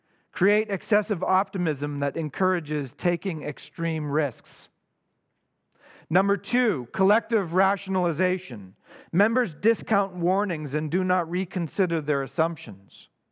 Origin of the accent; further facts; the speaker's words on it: Ireland; I don't know if it's because I'm Irish